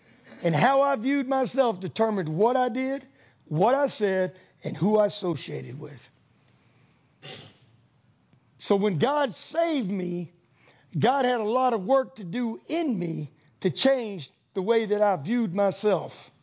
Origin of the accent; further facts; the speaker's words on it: New York, United States; I moved here from New York. New York. I look different and I talk different. And I never felt like I fit in.